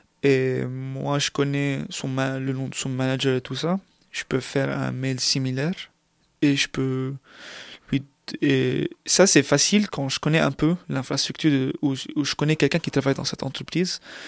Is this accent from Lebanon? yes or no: yes; Lebanon; Mais pour ceux qui ne savent pas, moi je viens du Liban.